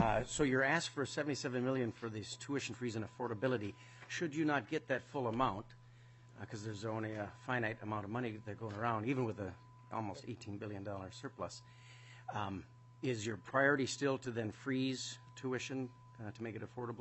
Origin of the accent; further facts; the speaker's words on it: Watertown, United States; but I'm from Watertown, so don't hold that against me